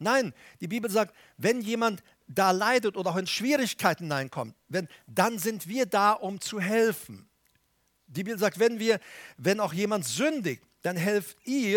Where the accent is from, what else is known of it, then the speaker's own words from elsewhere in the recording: Paraguay; Ich erinnere mich als Teenager in Paraguay. Da bin ich ja nun mal geboren, wie manche wissen.